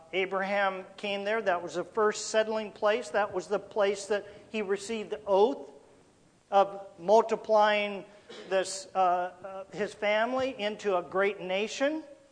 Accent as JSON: {"language": "English", "town": "Roseburg", "region": "Oregon", "country": "United States", "tie": "born or raised there", "lives_now": "Dallas, United States", "said": "Before I came here, I was born and raised in Roseburg. I dug a lot of wells in Roseburg, my hometown."}